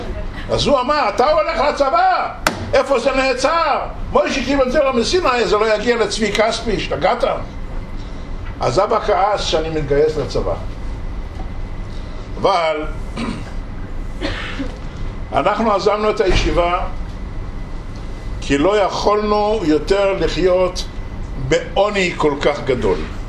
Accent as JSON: {"language": "Hebrew", "town": "Jerusalem", "region": "Jerusalem District", "country": "Israel", "tie": "born or raised there", "first_language": "Yiddish", "second_language": "Hebrew", "said": "כשהייתי ילד בעיר עתיקה בירושלים, לא ידענו לדבר עברית. דיברנו יידיש בבית, וערבית דיברנו בחוץ עם השכנים."}